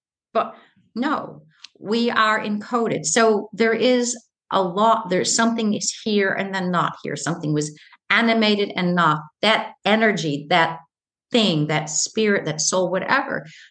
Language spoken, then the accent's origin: English; New York, United States; I set it in a fictionalized version of my hometown in northern New York State on the shores of Lake Ontario.